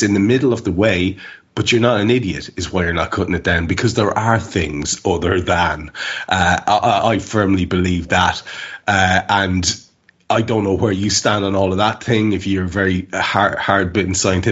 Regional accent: Ireland; Listen, we're Irish. We know all about that.

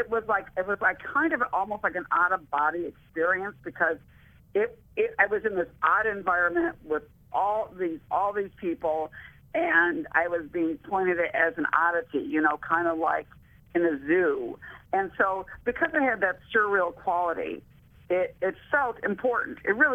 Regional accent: United States; And I said, well, I'm from America, but actually I'm very small.

